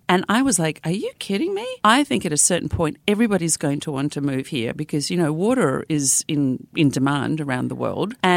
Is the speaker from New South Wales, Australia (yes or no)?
no; Melbourne, Victoria, Australia; also born or lived in Nigeria; now in United States; I was born in Nigeria to Dutch parents. I grew up in Australia, down in Melbourne, but I still have my Dutch nationality, and I've now lived in the United States nearly 30 years, which is the most I've lived in any country.